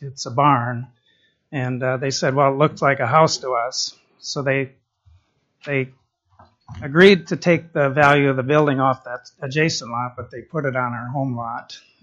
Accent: Haines, Alaska, United States; I'm from Haines.

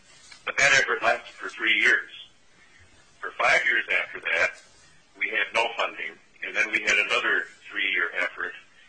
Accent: Cordova, Alaska, United States; When I was growing up in Cordova

